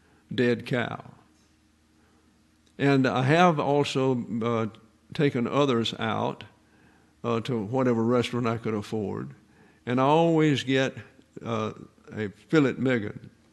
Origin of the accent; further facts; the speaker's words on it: Alabama, United States; Now, I grew up in South Alabama, and one of the major crops back in that day was cotton.